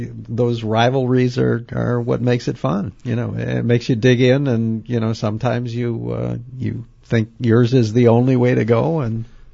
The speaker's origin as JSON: {"language": "English", "town": "Lake Geneva", "region": "Wisconsin", "country": "United States", "said": "But I'm from Lake Geneva, and so fairly close to Milwaukee"}